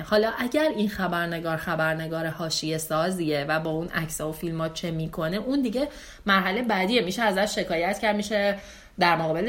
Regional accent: Iran; در اون جایی که ما به دنیا اومدیم، خیلیامون بزرگ شدیم، رشد کردیم، دوره های رشد اجتماعیمون رو طی کردیم، مدرسه رفتیم، دانشگاه رفتیم، کار کردیم،

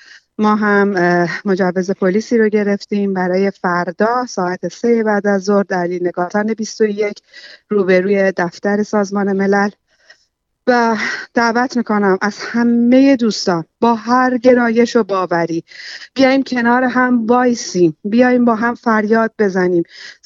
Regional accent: Iran; به عنوان یک ایرانی، باعث افتخارمه

